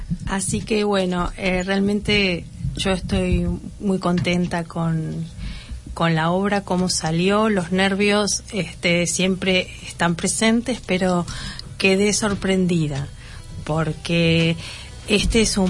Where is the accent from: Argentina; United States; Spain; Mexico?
Argentina; como Argentina, lamentablemente uno ha vivido situaciones bastante difíciles